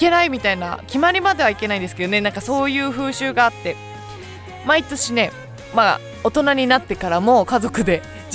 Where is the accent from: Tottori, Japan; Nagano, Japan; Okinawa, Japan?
Nagano, Japan; now in Tokyo, Japan; 今回はねまあ地元の長野にいない、家族といないっていうのがね人生初めての経験なので